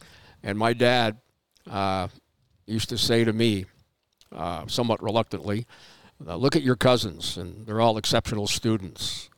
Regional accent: Toronto, Ontario, Canada; also born or lived in Calgary; I started high school in Calgary, but I was born in Toronto, and my father passed away, and my mom remarried, and we moved to Calgary

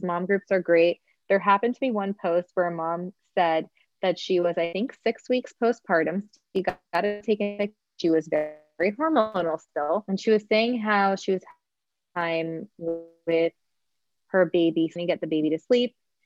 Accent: Miami, Florida, United States; also born or lived in New York; I was born and raised in Miami, lived in New York for the last 7 years.

